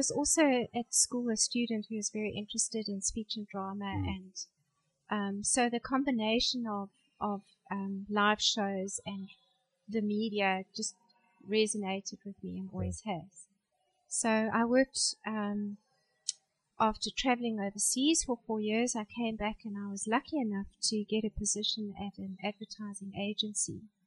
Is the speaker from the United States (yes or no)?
no; Pretoria, Gauteng, South Africa; I was born in Pretoria. … from Pretoria.